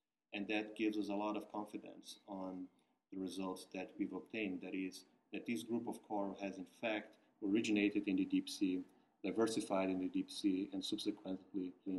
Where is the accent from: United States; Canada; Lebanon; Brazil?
Brazil; and that I continue back in Brazil, my home country.